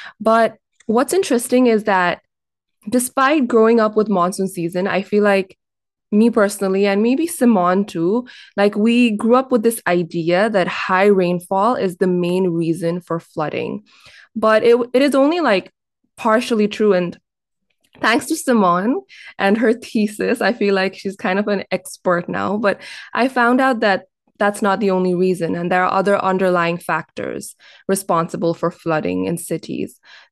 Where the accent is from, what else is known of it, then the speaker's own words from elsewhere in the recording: Nepal; So you both know we're both from Nepal